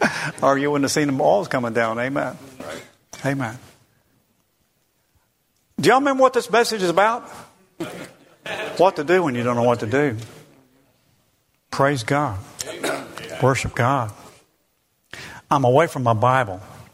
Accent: the South, United States; I don't do it because I'm from the South.

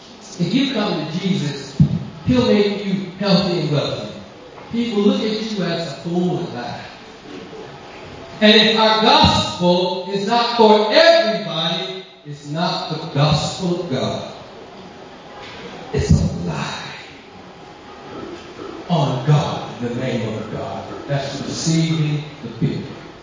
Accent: California, United States; You know how I know? I'm from California.

